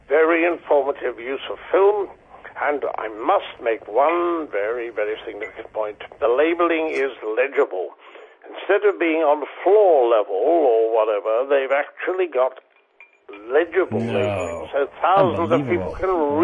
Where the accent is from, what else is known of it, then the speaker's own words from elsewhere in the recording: South Africa; now in United Kingdom; in 1972, it was the year I came over from South Africa